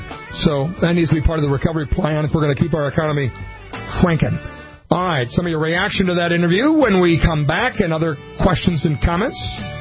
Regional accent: Montevideo, Minnesota, United States; Well, from one small-town Minnesota boy to another, I grew up in Montevideo, by the way

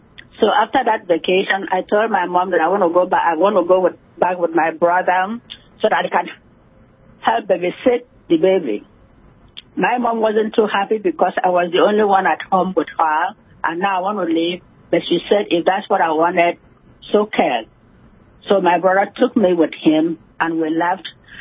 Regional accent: Nigeria; I'm a Nigerian.

